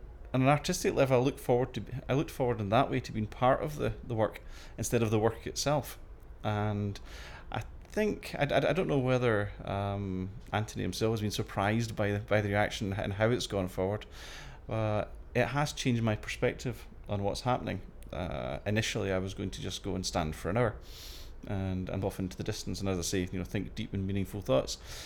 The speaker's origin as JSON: {"language": "English", "town": "Glasgow", "region": "Scotland", "country": "United Kingdom", "said": "My date of birth is 12th of the 3rd, 1964 and I come from Glasgow."}